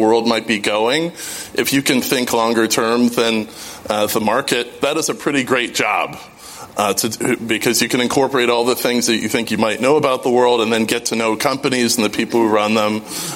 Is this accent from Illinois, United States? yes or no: yes; Chicago, Illinois, United States; And what we grew up in Hyde Park was really at the leading edge of making us an integrated, racially tolerant city